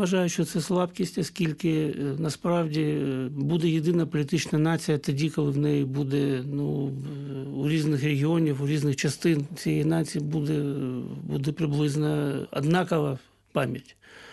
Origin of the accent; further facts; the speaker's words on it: Kharkiv, Kharkiv Oblast, Ukraine; І коли в моєму рідному Харкові